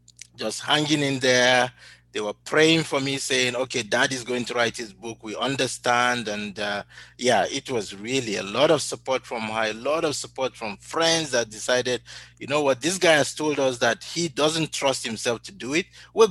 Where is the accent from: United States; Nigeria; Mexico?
Nigeria; now in Saskatoon, Canada; I'm from Nigeria.